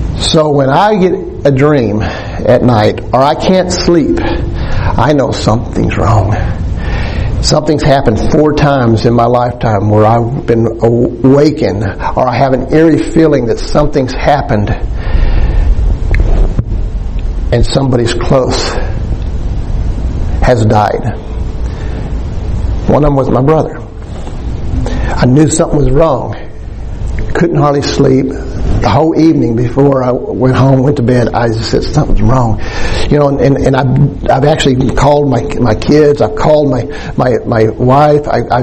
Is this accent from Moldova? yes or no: no; Dallas, Texas, United States; one of my dear friends that I grew up in Dallas